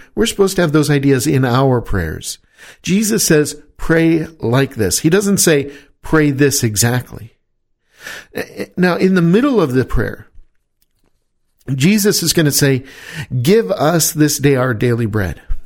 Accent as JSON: {"language": "English", "country": "United States", "said": "Now, make no mistake, I'm an American. I love this country."}